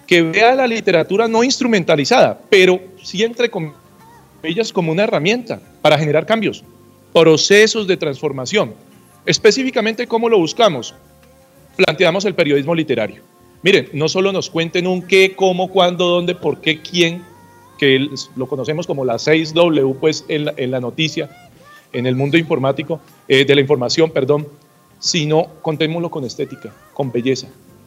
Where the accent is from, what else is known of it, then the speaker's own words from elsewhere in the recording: Colombia; en la sociedad como la nuestra, como la colombiana, definitivamente van a aparecer esos temas.